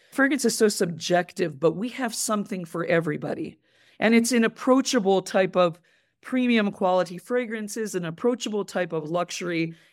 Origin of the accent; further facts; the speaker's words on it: New York, United States; I'm a New Yorker, and I worked 25 years at IFF in fine fragrance